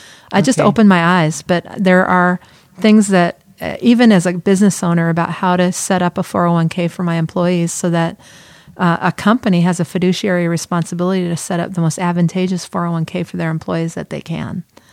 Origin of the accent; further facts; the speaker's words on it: California, United States; I'm from California, the land of the fruits and the nuts.